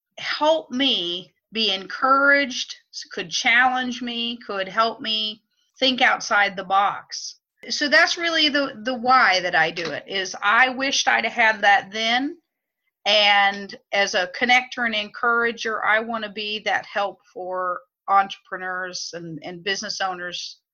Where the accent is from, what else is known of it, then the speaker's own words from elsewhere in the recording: Texas, United States; now in Southern Illinois, United States; I came from Texas to Southern Illinois to start a most unlikely business for a woman, which was in the pawn shop business.